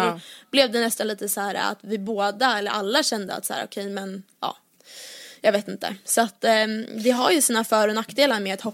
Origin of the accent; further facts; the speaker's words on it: Åkersberga, Stockholm County, Sweden; jag har ett tjejgäng från Åkersberga där jag är uppvuxen.